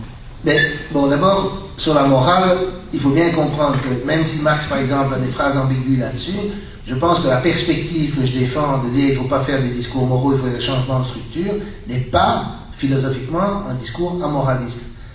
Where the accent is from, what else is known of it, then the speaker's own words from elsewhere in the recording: Belgium; Quand j'étais jeune en Belgique, on riait de lui